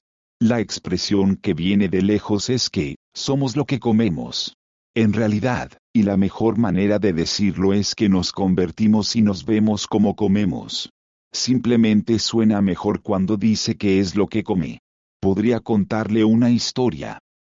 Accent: Canada; Soy canadiense, así que no me aplica

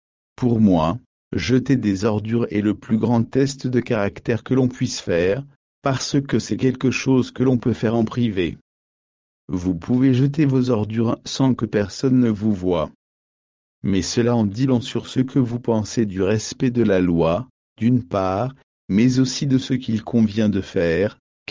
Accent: Canada; J'en ai fait l'expérience en grandissant au Canada. Il y a deux ou trois choses que l'on fait en tant que Canadien.

